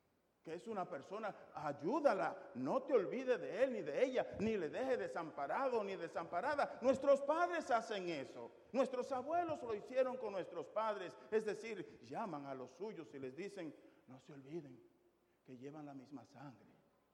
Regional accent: Dominican Republic; Diríamos en mi pueblo, en mi República Dominicana, más claro de ahí no canta un gallo.

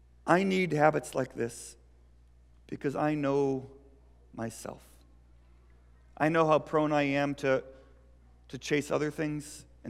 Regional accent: St. Louis, Missouri, United States; now in Seattle, United States; I grew up in St. Louis. We just lost our team.

